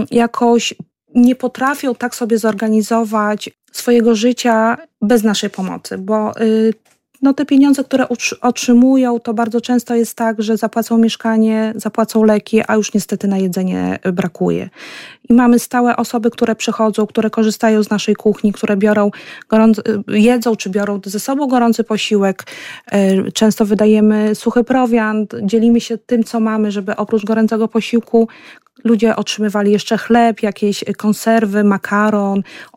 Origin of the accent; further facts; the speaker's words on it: Mełgiew, Lublin Voivodeship, Poland; Ja pochodzę z tej parafii, w której urodził się, wychował i też posługiwał ksiądz Jan z parafii w Mełkwi